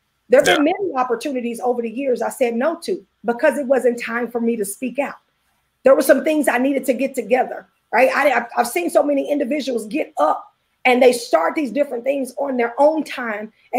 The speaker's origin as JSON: {"language": "English", "town": "Memphis", "region": "Tennessee", "country": "United States", "tie": "born or raised there", "said": "growing up in Memphis, I was like, well, I don't say this right."}